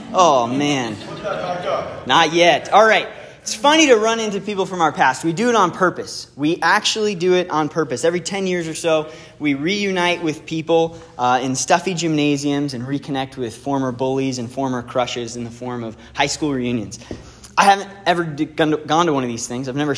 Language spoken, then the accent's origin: English; West Coast, United States; I know I grew up far away on the West Coast, and I love getting to take people home and show them my favorite restaurants, my favorite surf spots.